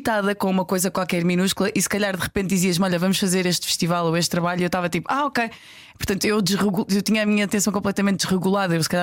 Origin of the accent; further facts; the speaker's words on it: Matosinhos, Porto, Portugal; Imagina, eu venho de Matosinhos, sabes? Tipo, cresci sem pai, com uma mãe cheia de sonhos que eu herdei.